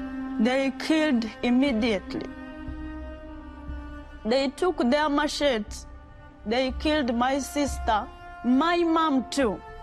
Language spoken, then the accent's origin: English; Eastern Province, Rwanda; I grew up in East Province of Rwanda. I had a family with 10 kids, a lovely mom and a lovely dad.